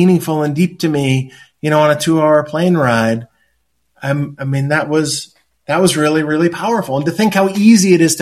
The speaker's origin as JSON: {"language": "English", "region": "Midwest", "country": "United States", "tie": "born or raised there", "said": "which is a kid growing up in the Midwest in a Lutheran church."}